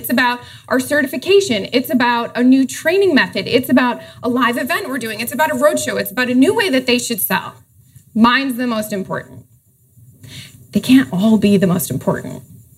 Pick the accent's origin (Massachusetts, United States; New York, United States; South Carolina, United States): Massachusetts, United States; Boston; now in Boulder, United States; I'm originally from Boston, so tonight, if we're anywhere near the happy hour, I'll start dropping my ass. And I currently live in Boulder, Colorado